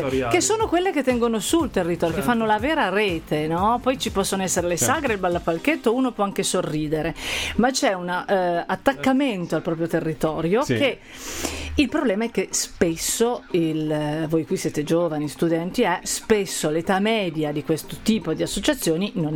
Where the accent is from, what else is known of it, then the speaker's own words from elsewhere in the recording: Turin, Piedmont, Italy; born there; io sono nata a Torino, la mia famiglia è di una parte di Monferrato che per una parte della mia vita è stata molto importante